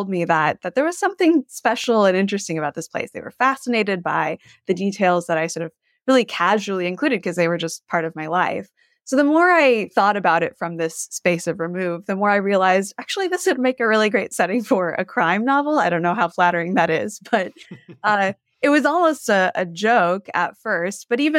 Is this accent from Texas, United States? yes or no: yes; Texas, United States; I grew up on the Gulf Coast of Texas as a child.